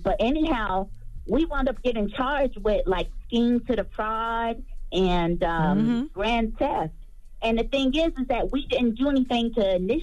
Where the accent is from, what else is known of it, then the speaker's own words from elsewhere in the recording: Florida, United States; I'm from Florida, so you know how I go down here.